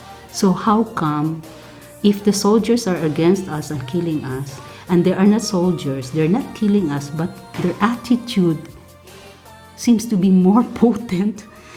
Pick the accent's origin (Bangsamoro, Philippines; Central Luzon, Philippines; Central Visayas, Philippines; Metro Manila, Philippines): Bangsamoro, Philippines; I come from the Maranao tribe, and we are Muslims at the same time we have ethnicity.